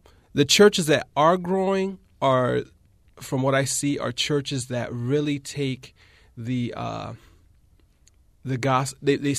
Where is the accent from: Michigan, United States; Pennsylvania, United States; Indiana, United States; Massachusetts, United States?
Michigan, United States; Berrien Springs; So growing up in Berrien Springs, where Andrews University is, you have a lot of seminarians who are there for training.